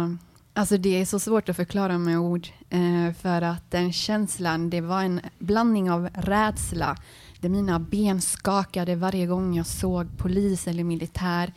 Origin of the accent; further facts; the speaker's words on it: Sweden; born there; jag är född här i Sverige.